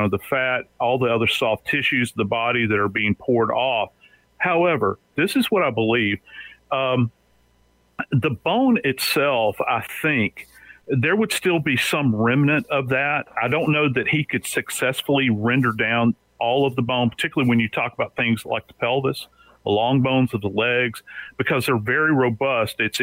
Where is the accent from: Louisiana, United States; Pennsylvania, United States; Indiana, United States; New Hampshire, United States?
Louisiana, United States; New Orleans; I'm from New Orleans originally.